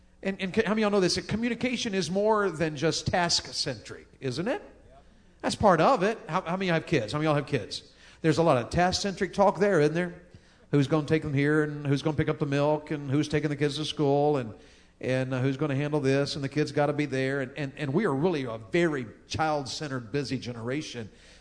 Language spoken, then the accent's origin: English; Tennessee, United States; She's from Ohio. I'm from Tennessee. She's a Yankee. I'm a Southerner.